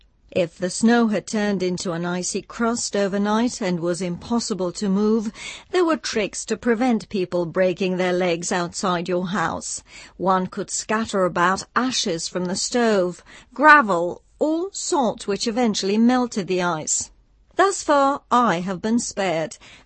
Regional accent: South Bohemian Region, Czechia; English is a second language; moved away; But in my hometown in South Bohemia, it seemed to be a matter of pride to be out first

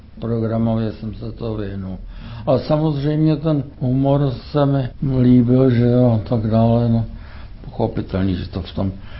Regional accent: Železný Brod, Liberec Region, Czechia; Původně jsem chtěl, jelikož jsem rodák ze Železného Brodu, tak jsem chtěl studovat na sklářské škole

